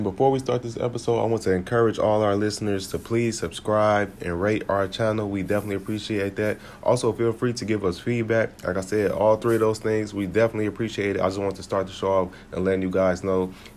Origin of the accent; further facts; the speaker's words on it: Chicago, Illinois, United States; I'm from Chicago, so I know how people from Chicago talk.